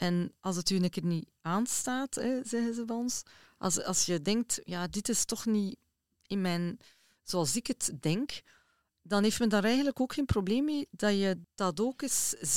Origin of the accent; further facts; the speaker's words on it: Haaltert, Flanders, Belgium; Ik was ook graag op Vadru, zeggen ze bij ons in Haaltert.